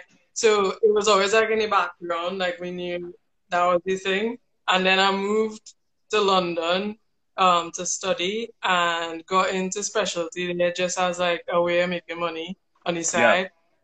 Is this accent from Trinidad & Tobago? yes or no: yes; Trinidad & Tobago; I'm born and raised in Trinidad with some coffee farmers. My grandparents are coffee farmers.